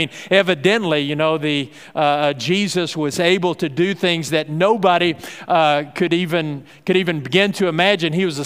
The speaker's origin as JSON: {"language": "English", "region": "Texas", "country": "United States", "tie": "born or raised there", "said": "because I grew up out in West Texas, where a lot of times it never did rain back then, you know, and when you're a farmer in West Texas, you believe in the power of God to send rain."}